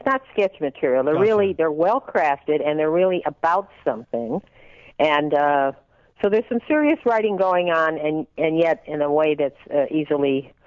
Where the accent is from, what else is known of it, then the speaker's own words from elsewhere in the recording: Chicago, Illinois, United States; Oh, South Side. Well, again, generationally, probably not, but yes, the South Side. I lived around the university.